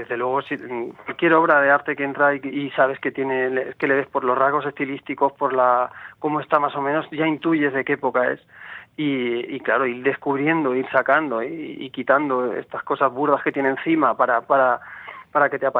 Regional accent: Liétor, Castilla-La Mancha, Spain; porque yo soy de Lietor, de Albacete

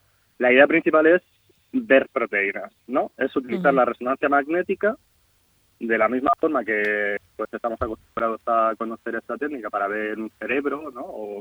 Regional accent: Murcia, Region of Murcia, Spain; yo soy de Murcia y estudié en Murcia química. Hice allí la licenciatura de química.

